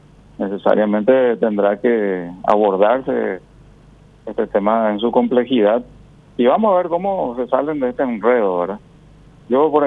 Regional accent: Paraguay; Y como ciudadano paraguayo me permito hacer una cordial invitación

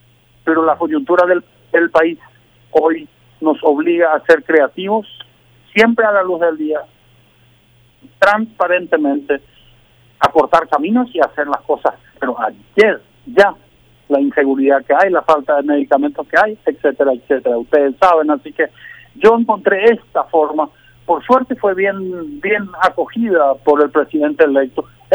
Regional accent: Chaco, Paraguay; como padre de familia paraguayo de bien, nacido en el Chaco y creyente

